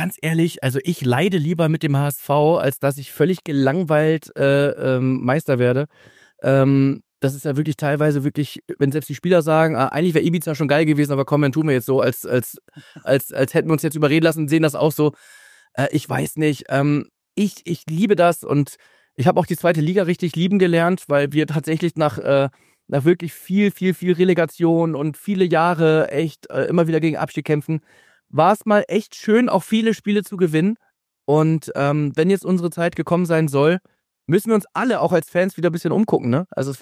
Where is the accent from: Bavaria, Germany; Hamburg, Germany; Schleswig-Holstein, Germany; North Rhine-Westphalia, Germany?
Hamburg, Germany; dann irgendwann bin ich drüber zu Bergedorf 85 und bin dann Bergedorf groß geworden in Lohbrügge